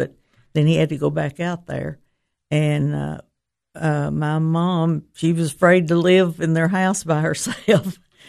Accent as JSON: {"language": "English", "region": "Tennessee", "country": "United States", "tie": "born or raised there", "said": "Overton County, closer to Rickman. We're in the lower end"}